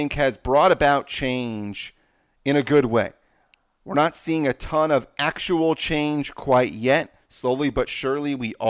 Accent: Los Angeles, California, United States; I am somebody that is a white male, born and raised in Los Angeles, went to private school where I was not around very many African American males or females.

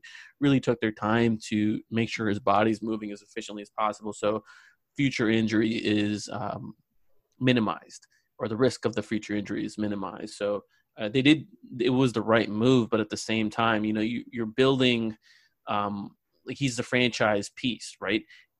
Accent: India; also born or lived in Australia; Well, yeah, I'm Indian. Fun fact, I lived in Australia for about 4 years when I was young.

